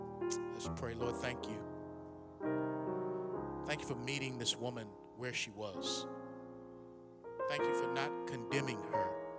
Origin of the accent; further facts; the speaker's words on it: Maryland, United States; she grew up in my hometown in Maryland